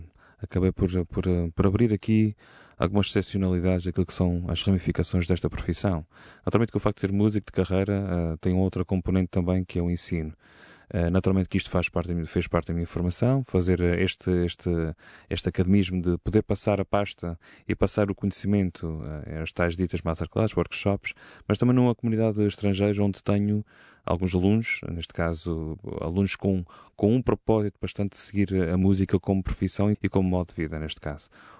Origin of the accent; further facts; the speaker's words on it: Angra do Heroísmo, Azores, Portugal; O facto de estar baseado na Ilha Terceira é apenas a minha cidade natal, a minha ilha natal.